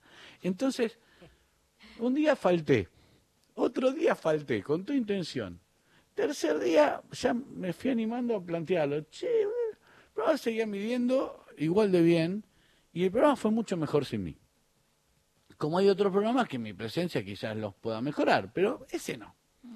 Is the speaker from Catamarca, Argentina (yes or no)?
no; Rosario, Santa Fe, Argentina; moved away; Yo vine de Rosario para ser guionista.